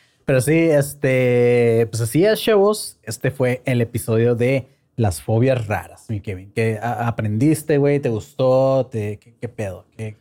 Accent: Mexico; somos mexicanos, güey. Los mexicanos casi siempre tratamos de encontrarle la parte chistosa a cualquier problema.

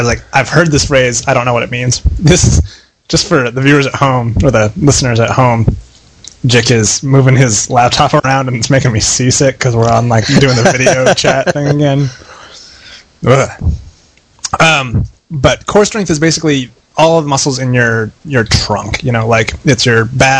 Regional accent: Colorado, United States; We're both from Colorado, actually. I knew him from before we went to college.

